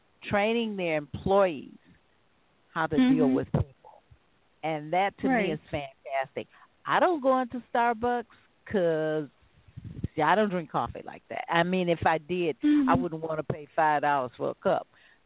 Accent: Gary, Indiana, United States; because I'm from Gary, Indiana, the people in Indiana don't like Pence.

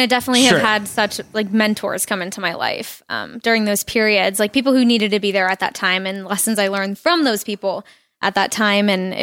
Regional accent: Texas, United States; also born or lived in Tulsa, Oklahoma; So, yes, I was born in Tulsa, Oklahoma, but, moved a year later to Texas. So I technically claim myself as a Texan.

